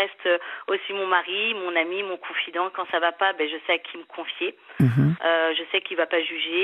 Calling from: Nouvelle-Aquitaine, France; j'ai 45 ans et je viens de New York dans le 79.

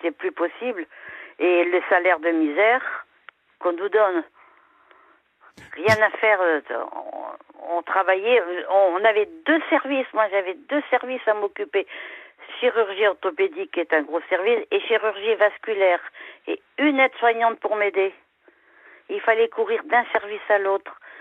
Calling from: Périgueux, Nouvelle-Aquitaine, France; Je suis de Périgueux en Dordogne.

